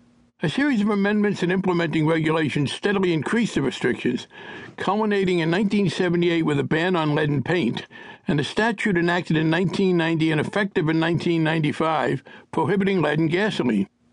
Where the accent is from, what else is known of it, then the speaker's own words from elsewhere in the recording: Bayonne, New Jersey, United States; But as an avid newspaper reader growing up in Bayonne, New Jersey, I must have seen the New York Times headline